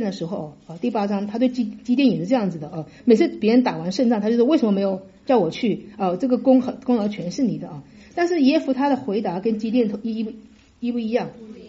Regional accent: China; 我觉得我们中国人我经常把那个 L 和 R 有时候说的不是清楚啊

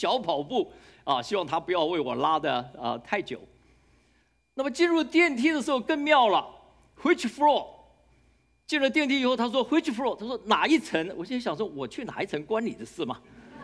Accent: Taiwan; 那么我从台湾来，我那个时候来的时候呢，还没有拿到正式的博士文凭啊。那我来这边是做博士后研究

